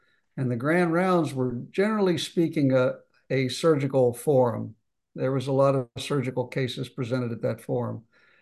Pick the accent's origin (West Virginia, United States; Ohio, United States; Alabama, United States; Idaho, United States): West Virginia, United States; I was working in a small hospital near my hometown in West Virginia.